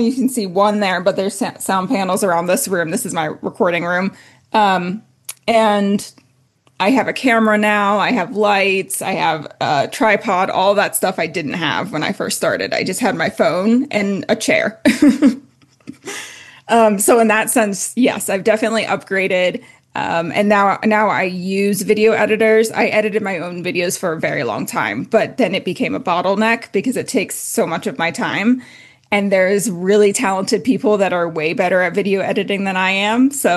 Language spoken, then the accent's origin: English; Ohio, United States; No, so I'm from Ohio